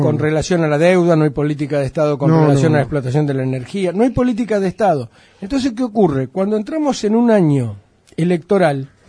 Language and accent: Spanish; Argentina; lo riesgoso que somos los argentinos.